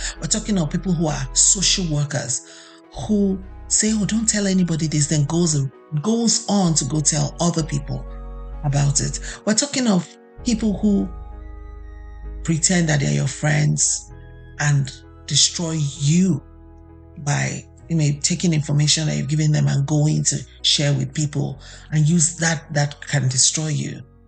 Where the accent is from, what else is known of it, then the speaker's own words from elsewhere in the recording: Nigeria; And as a Nigerian, when the new year comes, we always want to say Happy New Year.